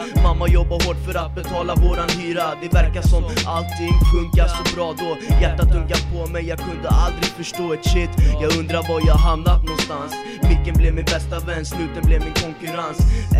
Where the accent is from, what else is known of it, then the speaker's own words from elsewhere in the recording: Vällingby, Stockholm County, Sweden; jag växte upp i Vällingby, där fann jag mina sanna vänner.